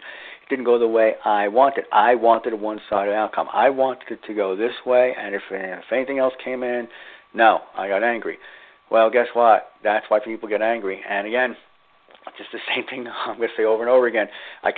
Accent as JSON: {"language": "English", "region": "New Jersey", "country": "United States", "said": "I know I'm from New Jersey, is there's a lot of traffic on the road in New Jersey."}